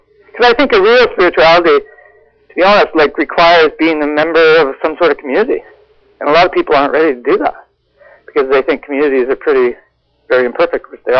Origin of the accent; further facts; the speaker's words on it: Canada; But anyways, I like being Canadian, and I like our distinct identity that's developed.